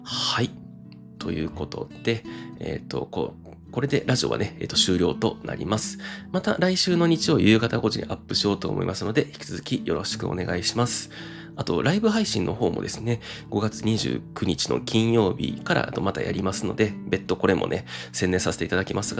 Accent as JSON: {"language": "Japanese", "town": "Kobe", "region": "Hyogo", "country": "Japan", "also_born_or_lived": "Christchurch, New Zealand / Houston, United States", "lives_now": "Tokyo, Japan", "said": "私が現在住んでいる東京と、私の出身地である兵庫県神戸市、私のもう一つのふるさとであるニュージーランドクライストチャーチ、そして私が2年間仕事で駐在していたアメリカテキサス州ヒューストン"}